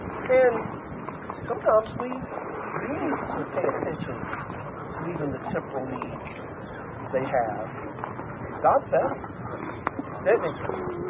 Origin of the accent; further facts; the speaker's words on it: Southern United States, United States; I'm from the South.